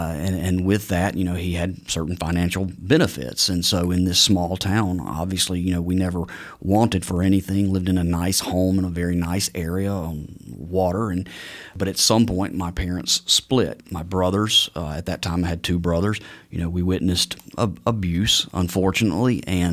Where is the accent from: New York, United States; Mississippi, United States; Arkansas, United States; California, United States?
Mississippi, United States; also born or lived in Georgia, United States; I was born in Georgia, and shortly after, my father, who worked in the automotive industry, he got transferred to Mississippi with his job, and we lived there for about 12 years.